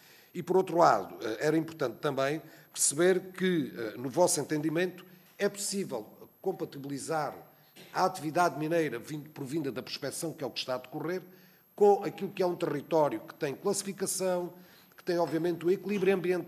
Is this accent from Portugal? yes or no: yes; Alentejo, Portugal; porque sou alentejano, percebo bem o que é a visão de natureza, a visão de preservação